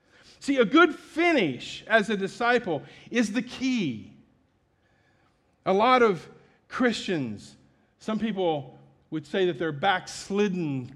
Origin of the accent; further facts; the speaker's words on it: Ohio, United States; on the street just behind the house that I grew up in Ohio, there was this house